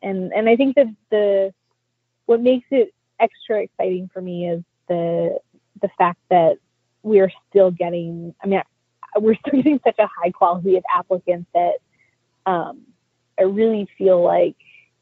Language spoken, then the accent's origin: English; West Virginia, United States; I'm a kid from West Virginia. I would love to, it would of course be a dream to take a program like this back home.